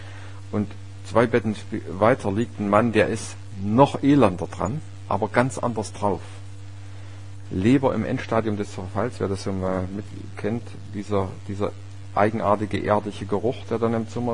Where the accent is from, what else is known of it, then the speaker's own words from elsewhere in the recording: Grottendorf, Saxony, Germany; ich bin ja in Grottendorf aufgewachsen, das ist ein Dorf, was in so einem Erzgebirge, also im Tschubautal liegt, auf 6 Kilometer Längenausdehnung, und die größte Breite sind vielleicht ein halber Kilometer.